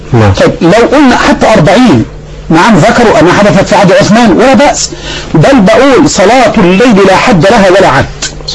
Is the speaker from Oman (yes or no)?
no; Egypt; والعوام بيعرف المشكلة دي عندنا في مصر في كل البلاد العربية